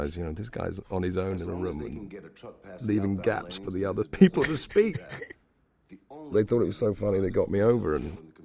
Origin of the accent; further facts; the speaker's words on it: England, United Kingdom; If they'd known I was an actor from England, can you imagine?